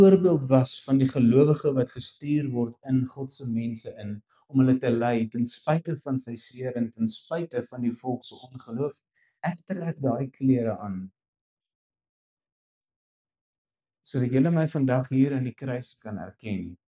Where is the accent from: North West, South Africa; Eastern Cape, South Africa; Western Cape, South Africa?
North West, South Africa; Brits; in die dorp wat ek groot geword het in Brits